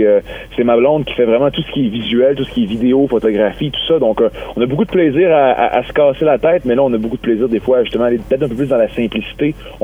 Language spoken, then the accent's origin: French; Quebec, Canada; Moi, je suis natif de Charlevoix, pour les gens qui ne me connaissent pas.